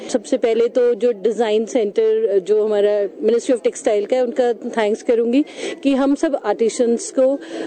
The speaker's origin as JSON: {"language": "Hindi", "town": "Mandi", "region": "Himachal Pradesh", "country": "India", "said": "और मैं हिमाचल मंडी से बिलोंग करती हूँ।"}